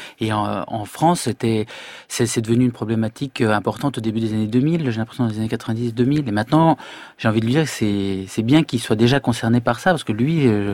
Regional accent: Syria; Moi, j'ai grandi en Syrie dans les années 80-90. C'était un pays très différent de ce que c'était même avant la guerre.

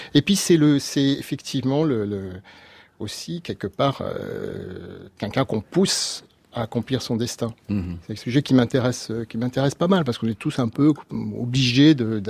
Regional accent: France; je suis breton basque

